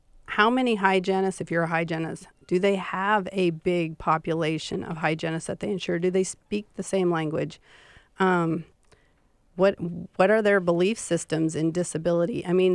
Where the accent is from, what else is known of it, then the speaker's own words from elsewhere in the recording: Montana, United States; I am from Montana